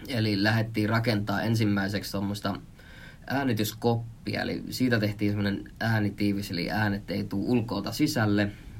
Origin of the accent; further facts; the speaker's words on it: Heinola, Päijät-Häme, Finland; born there; also born or lived in Jyväskylä / Mikkeli / Vantaa / Kerava; mä oon syntynyt Heinolassa, mutta mä oon kiertänyt Suomea oikeastaan aika lailla, että siinä on tullut Jyväskylää, Mikkeliä, Vantaata, Keravaa, Järvenpäätä ja sanoiko Vantaakin jo, mutta Vantaa ja Helsinki.